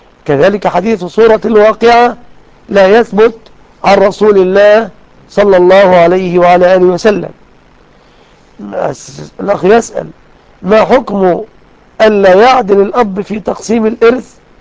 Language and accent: Arabic; Egypt; فعل ذلك مضطر في بلادنا مصر